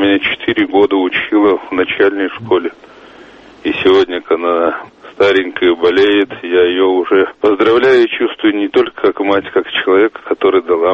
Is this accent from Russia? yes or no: yes; Oryol, Oryol Oblast, Russia; В родном городе Орле осталось много друзей, подруг, моих преподавателей и коллег в институте